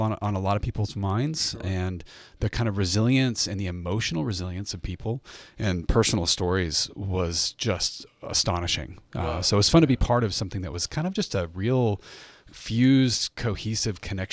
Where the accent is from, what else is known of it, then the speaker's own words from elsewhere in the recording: Maine, United States; I grew up in Maine, so Boston was the largest, the closest large city.